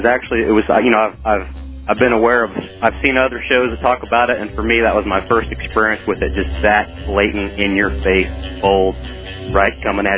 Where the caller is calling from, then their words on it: Missouri, United States; in Missouri, Alex.